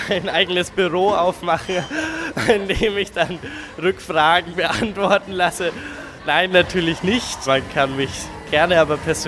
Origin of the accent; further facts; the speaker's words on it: Nuremberg, Bavaria, Germany; ich komme aus Nürnberg, auch wenn ich jetzt, welch Frevel, für Fürth angetreten bin. Und mein Heimatslam wäre sozusagen der Südslam, weil ich aus der Südstadt kam.